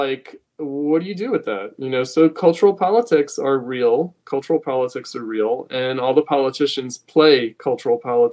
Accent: New York, United States; I'm from New York. I don't know.

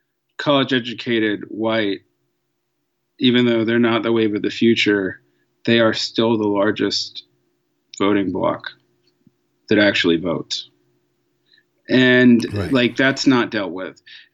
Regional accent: Georgia, United States; as a Southerner, I actually, you know, as a Southerner, since everybody announces their identity before everything now, I am deeply suspicious of the South. But I also want to say that I don't think people get that, how recent that was. In Georgia, where I grew up

